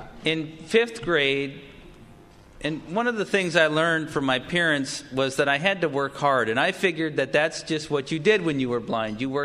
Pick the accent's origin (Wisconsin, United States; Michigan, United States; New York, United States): Wisconsin, United States; Milwaukee; You already heard that I grew up in Milwaukee, and I was diagnosed with glaucoma at age 5.